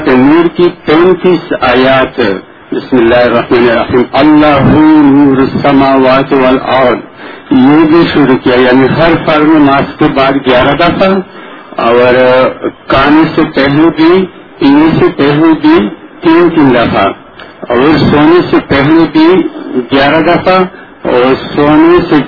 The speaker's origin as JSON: {"language": "Urdu", "town": "Bannu", "region": "Khyber Pakhtunkhwa", "country": "Pakistan", "said": "میں خیبر پختونخوا بننے سے آیا ہوں"}